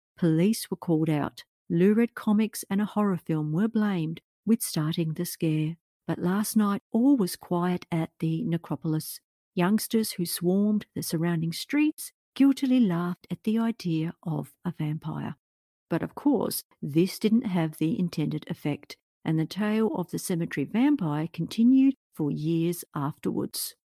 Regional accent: Australia; Now this was hard for me to understand, being an Australian with Croatian roots, but I was able to understand some of it.

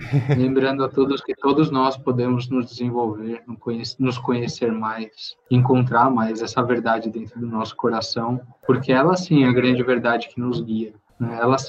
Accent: São Paulo, Brazil; que é o prefixo aqui de São Paulo, que é a cidade onde eu vivi, onde eu nasci.

